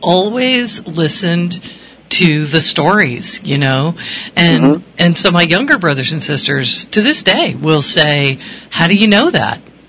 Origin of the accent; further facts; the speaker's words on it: Connecticut, United States; Trust me, I grew up in Connecticut sweating just like you.